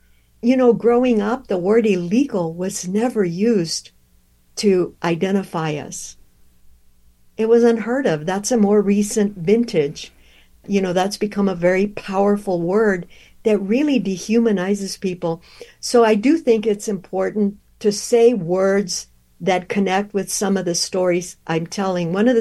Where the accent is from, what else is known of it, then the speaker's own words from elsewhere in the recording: Alice, Texas, United States; The story is rooted in my own history, growing up in South Texas, in Alice, Texas, population 18,000. And when I was growing up, it was extremely segregated.